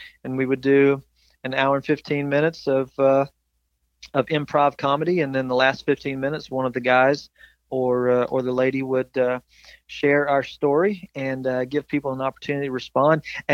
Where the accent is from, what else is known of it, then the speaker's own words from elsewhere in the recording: Burlington, North Carolina, United States; moved away as an adult; I moved from my hometown up in North Carolina, Burlington, North Carolina, loaded up everything that I owned in a Carolina Blue 1988 Oldsmobile Cutlass Sierra.